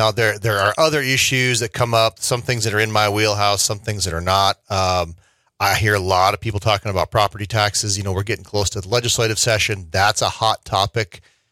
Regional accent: Bainville, Montana, United States; You know, I'm from Bainville.

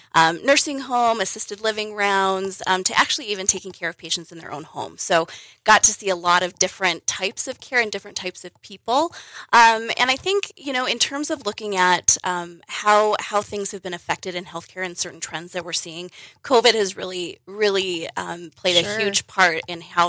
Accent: Great Falls, Montana, United States; Yeah, you know, I grew up in Great Falls, so I've been in Montana most of my life.

